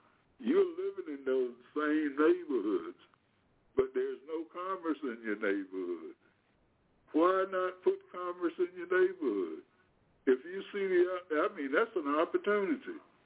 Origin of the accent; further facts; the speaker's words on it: Delaware, United States; even my hometown, I'm from the state of Delaware.